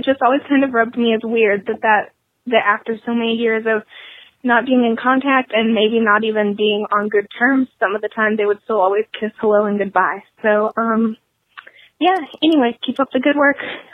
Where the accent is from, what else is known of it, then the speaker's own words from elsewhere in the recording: Ohio, United States; I'm from Ohio.